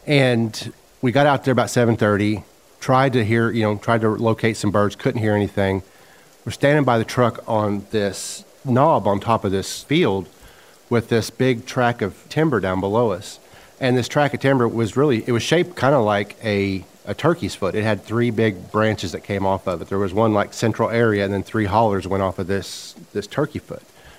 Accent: Exeter, Missouri, United States; I'm from Exeter, Missouri, down in the very far southwest corner of the state. I'm 48

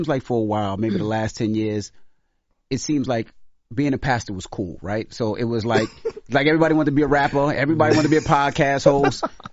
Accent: New York, United States; You know, as a kid growing up in New York, we always had to go to Brooklyn to grandma's church.

